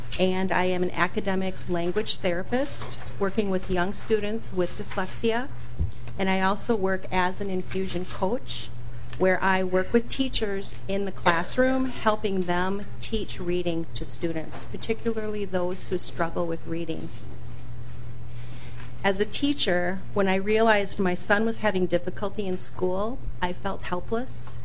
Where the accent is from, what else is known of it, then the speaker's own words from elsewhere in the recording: Rochester, Minnesota, United States; from Rochester, Minnesota.